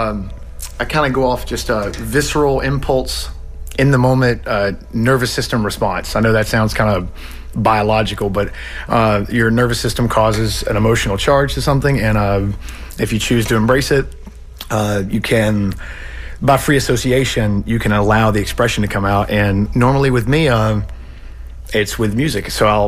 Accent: Adel, Georgia, United States; Yep. Adel, Georgia.

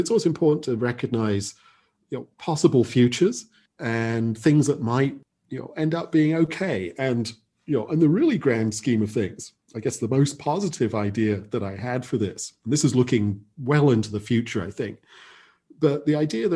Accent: England, United Kingdom; I was born in England. Actually, my father is American. My mother is British. I grew up in England, and both my parents were art historians, academics.

